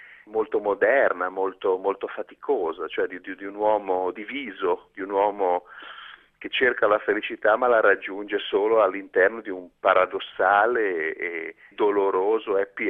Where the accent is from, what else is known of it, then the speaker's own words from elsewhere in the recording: Genoa, Liguria, Italy; da genovese farlo.